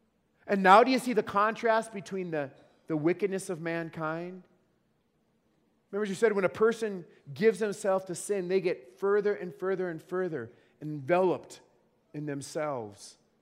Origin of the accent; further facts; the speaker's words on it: North Dakota, United States; When I grew up in North Dakota